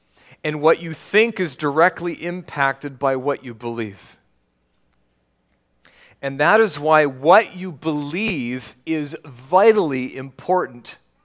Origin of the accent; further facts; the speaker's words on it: Canada; I can sincerely believe that I'm not a Canadian. But I am, whether you or I like it or not. I have proof. I have witnesses.